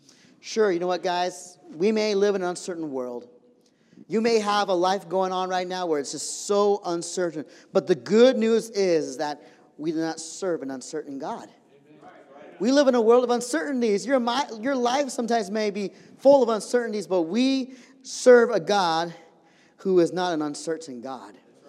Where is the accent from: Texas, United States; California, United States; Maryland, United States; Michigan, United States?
California, United States; San Diego; I'm a city boy. I'm from San Diego.